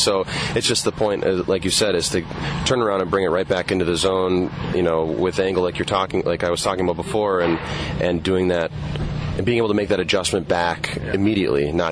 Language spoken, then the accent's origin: English; Green Bay, Wisconsin, United States; I grew up in Green Bay, Wisconsin, born and raised. Monster Packer fan.